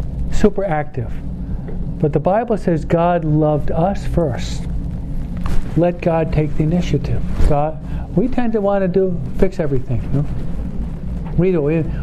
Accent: East Coast, United States; You know, I'm from the East Coast.

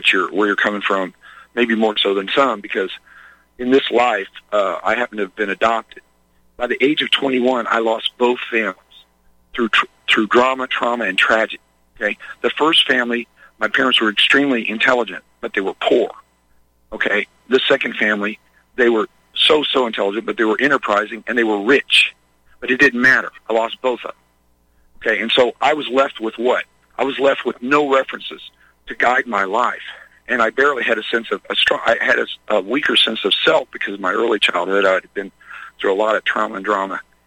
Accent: Midwest, United States; I grew up in the Midwest, the belt buckle of the Bible Belt

